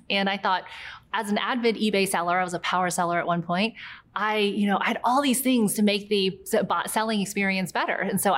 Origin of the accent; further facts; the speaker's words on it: South Carolina, United States; also born or lived in New York; I was born in New York, and when I was six, I moved to a small town near Charleston, South Carolina.